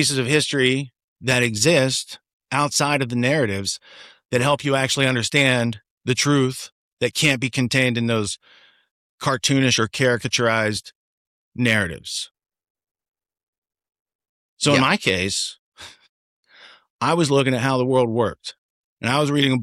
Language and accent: English; United States; I'm like, okay, I don't get it, because I'm an American